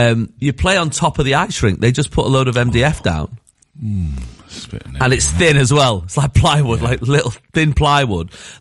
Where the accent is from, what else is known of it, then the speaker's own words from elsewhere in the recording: United States; we've got, you know, course, an American's going to let himself be known, you know.